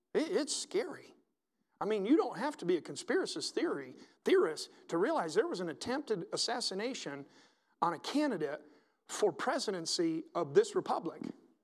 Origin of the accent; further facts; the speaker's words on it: the South, United States; We don't say amen because we're from the South.